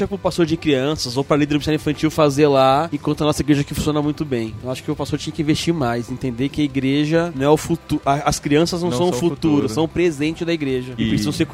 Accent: Rio Grande do Sul, Brazil; Sou gaúcho.

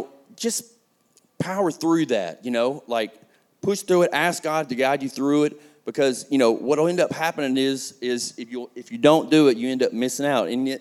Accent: Talladega, Alabama, United States; I'm from Talladega. I'm a soccer player in Talladega. I didn't fit in. my dream was to play sports and get out and use that as a way to get out of Talladega.

